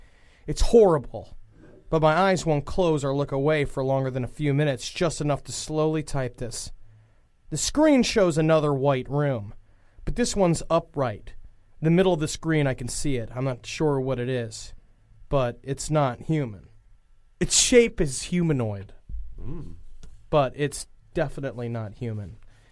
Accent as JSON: {"language": "English", "town": "Los Angeles", "region": "California", "country": "United States", "said": "35 years old. I'm from Los Angeles, California."}